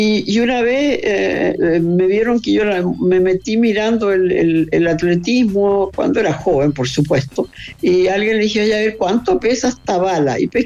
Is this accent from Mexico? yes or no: no; Chile; porque así somos los chilenos, pues demolemos todo lo que se nos ocurre.